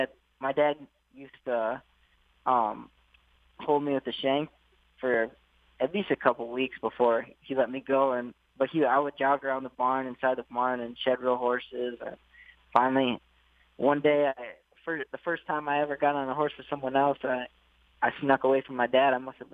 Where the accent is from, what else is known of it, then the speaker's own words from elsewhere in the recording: Minnesota, United States; I grew up playing sports. I grew up in Minnesota. Just a little background on me. My father, he was born and raised in Peru, and he came here when he was 19 years old to America.